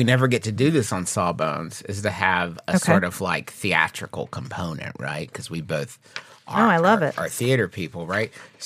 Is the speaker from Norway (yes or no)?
yes; Norway; accent: Norwegian; English is a second language; I'm not going to bring my Norwegian accent, obviously, to it.